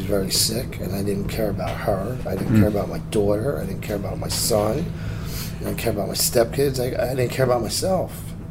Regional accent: Toms River, New Jersey, United States; I'm from Orange County, Toms River.

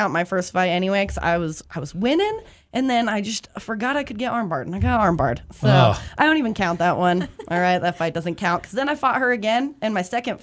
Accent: Missoula, Montana, United States; I grew up here in Missoula. I grew up riding horses, and I grew up with an older brother

